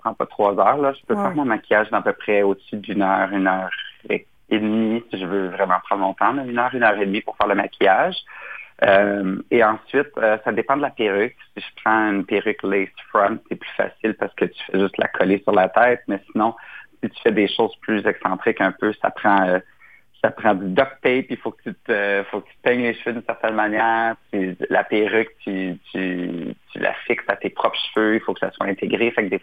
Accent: Ontario, Canada; je veux absolument rester en Ontario, francophone, qui a toujours été ma maison, si vous voulez, même en tant que Québécois hors Québec

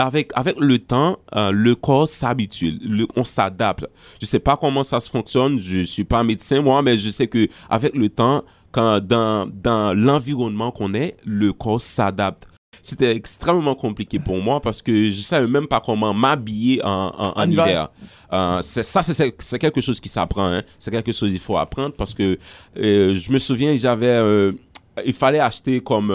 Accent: Haiti; le français c'est j'étais comme habitué avec parce que j'étudiais la littérature française en Haïti. Mais c'est pas, ça se rapproche vraiment pas du français qu'on parle tous les jours en Haïti

